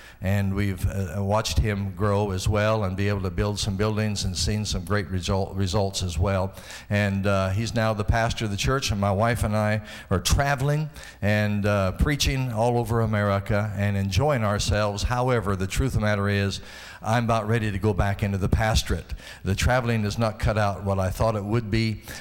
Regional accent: Colorado Springs, Colorado, United States; Yes, we are from Colorado Springs, Colorado, the beautiful city.

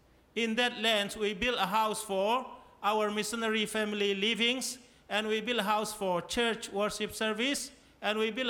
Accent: Myanmar; English is a second language; I am from Myanmar, formerly called Burma.

